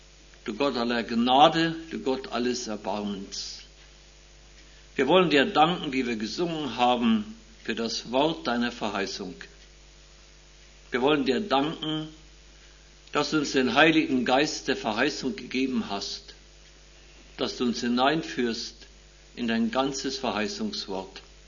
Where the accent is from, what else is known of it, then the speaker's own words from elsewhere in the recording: Saxony, Germany; Ich komme aus dem Osten, aus dem Erzgebirge, bin verheiratet, 57 Jahre alt und gehöre der Methodistenkirche an. Eigentlich von Haus aus entstamme ich der lutherischen Kirche.